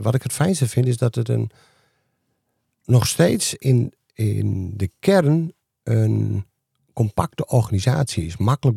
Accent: Groningen, Netherlands; Ik woon ook natuurlijk in Groningen. Ik kom uit Groningen. En ik heb ook gezegd, ik ben niet verhuisbaar.

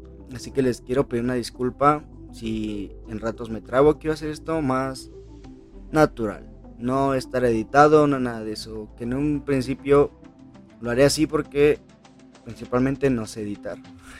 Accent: Mexico City, Mexico; now in Aguascalientes, Mexico; Yo soy de la Ciudad de México, radico actualmente en Aguascalientes.

